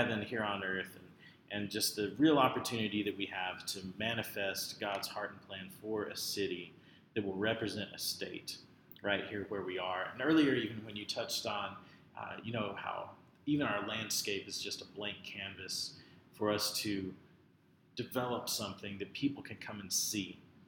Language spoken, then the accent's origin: English; Dallas, Texas, United States; moved away as an adult; now in Amarillo, United States; I grew up in South Oak Cliff in South Dallas, which was a really rough neighborhood. And when I moved here, when I was 19 years old, it was a real culture shock.